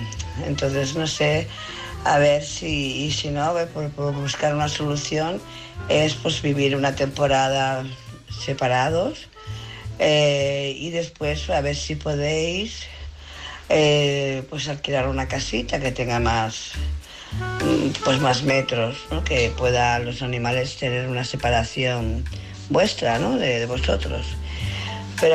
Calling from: Barcelona, Catalonia, Spain; de Barcelona.

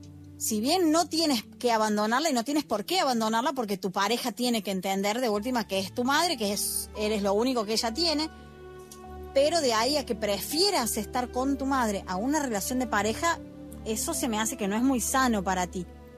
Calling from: Argentina; es de Argentina

